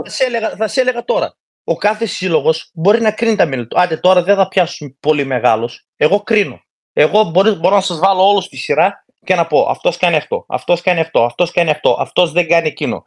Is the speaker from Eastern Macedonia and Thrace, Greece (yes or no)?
yes; Orestiada, Eastern Macedonia and Thrace, Greece; από την Ορεστιάδα και κανένας δεν με είπε τίποτα